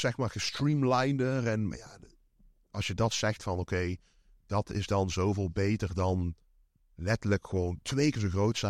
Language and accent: Dutch; Netherlands; Ja, als Nederlander, ik zeg maar net onder die 6'3". En dat is 1,90.